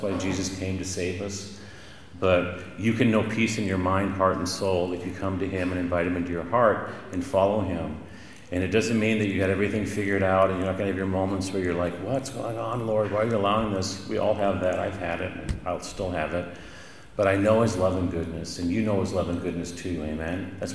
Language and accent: English; Richland, Washington, United States; scares me because I grew up in Richland and that's where they built the plutonium for the bomb and everything.